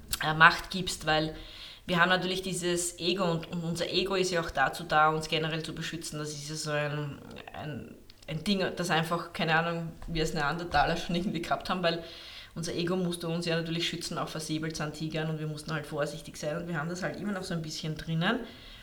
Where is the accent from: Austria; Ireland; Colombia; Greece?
Austria; Lower Austria; accent: Austrian; now in near Vienna, Austria; ich bin ja in der Nähe von Wien, hört man eh fast gar nicht meinen österreichischen Akzent. Auf jeden Fall, ich bin jetzt nicht direkt in Wien, sondern in der Nähe von Wien lebe ich.